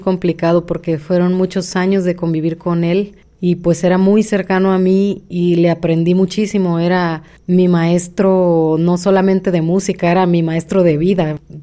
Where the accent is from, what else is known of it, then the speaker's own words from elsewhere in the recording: Los Mochis, Sinaloa, Mexico; en mi ciudad, que soy de Los Mochis, Sinaloa, no había la carrera de música